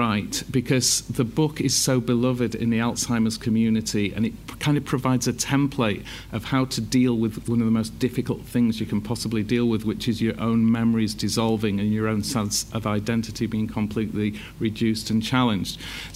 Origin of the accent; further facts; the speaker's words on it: Leeds, Yorkshire and the Humber, United Kingdom; I'm from Leeds. I didn't grow up with lofty ambitions